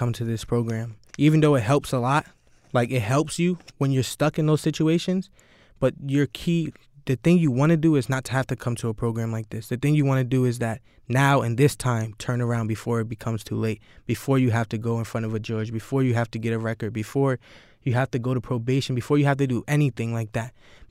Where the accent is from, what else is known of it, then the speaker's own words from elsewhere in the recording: Jersey City, New Jersey, United States; growing up in Jersey City, you don't see people really being there for you.